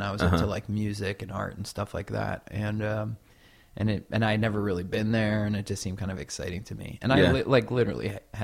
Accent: Middletown, New Jersey, United States; moved away as an adult; also born or lived in Red Bank; now in Philadelphia, United States; Yeah, I'm from New Jersey. Middletown, New Jersey. I was born in Red Bank, New Jersey, which is kind of the town near there. I left there.

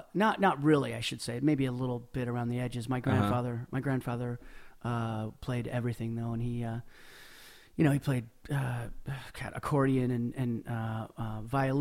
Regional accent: Mount Vernon, Washington, United States; also born or lived in Spokane, United States; Mount Vernon, Washington.

